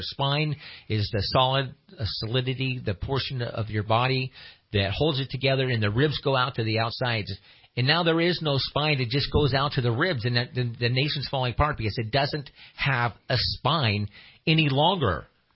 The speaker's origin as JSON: {"language": "English", "region": "California", "country": "United States", "said": "I'm American Indian from right here in Northern California. That all my ancestors are buried up there in Trinity County. They're Wintu Indians."}